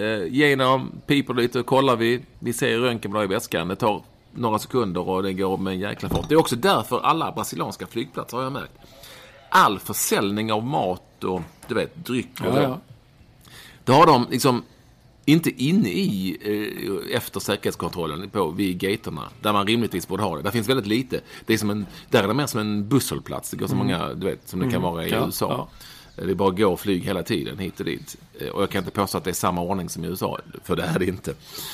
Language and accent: Swedish; Svedala, Skåne, Sweden; Alltså 13.00 här är 18.00 hemma i Svedala.